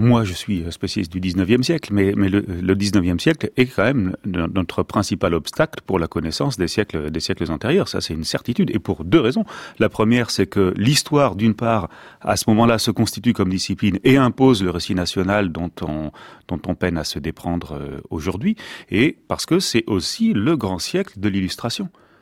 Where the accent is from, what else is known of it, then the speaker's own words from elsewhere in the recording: South-West, France; Moi, je viens du Sud-Ouest.